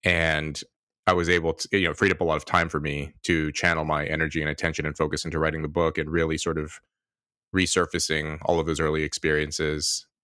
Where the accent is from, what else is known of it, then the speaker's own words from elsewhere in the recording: Red Bluff, California, United States; I also tell the story of my friends growing up in Red Bluff and how their lives turned out.